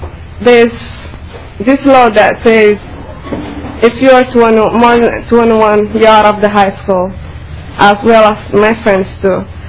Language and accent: English; Somalia; moved away; also born or lived in Kenya; I am from Somalia, and I left my country because of their school. There was a war, and I lived in Kenya